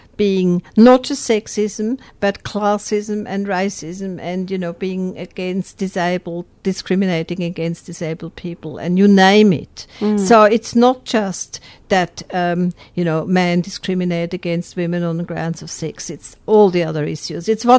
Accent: Switzerland; I'm from Switzerland originally, so there I was kind of really, more of an equality feminist.

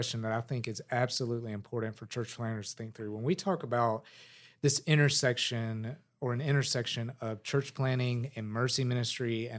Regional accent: the South, United States; I'm a Southern American, I guess.

